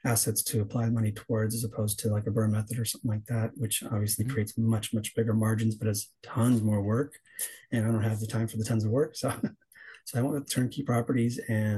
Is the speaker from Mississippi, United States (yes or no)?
no; California, United States; Well, I'm from California native, fourth generation through my family.